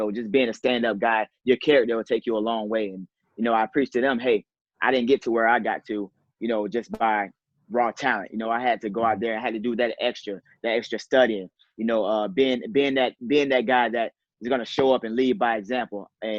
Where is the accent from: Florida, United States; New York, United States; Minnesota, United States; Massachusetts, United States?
Florida, United States; You know, I wanted to stay home in Florida because I'm from Florida. I want to stay home, be around my family, because that's what I knew, right?